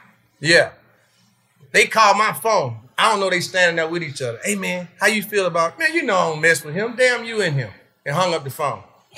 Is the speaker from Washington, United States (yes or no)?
no; Birmingham, Alabama, United States; I ain't had to go to Hollywood. I'm coming from Birmingham, somebody from my own city, trying to stop.